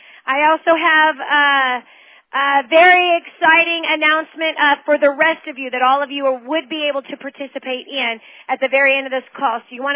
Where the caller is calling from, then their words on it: California, United States; It's now 7 o'clock Pacific Standard Time over here. I'm calling you from Northern California.